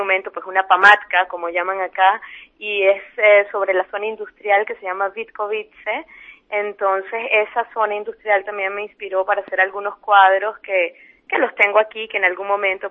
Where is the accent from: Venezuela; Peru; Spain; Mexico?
Venezuela; now in Czech Republic; mi padre emigró a Venezuela hace muchos años y toda la vida, pues yo nací en Venezuela, tengo una madre venezolana y viví toda mi vida en Venezuela, y hace unos años pues tuve el interés de volver aquí a República Checa y de aprender el idioma